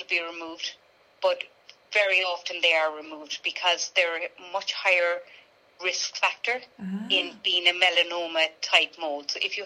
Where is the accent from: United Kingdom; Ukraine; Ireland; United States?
Ireland; we as Irish people with fair skin, we do tend to forget.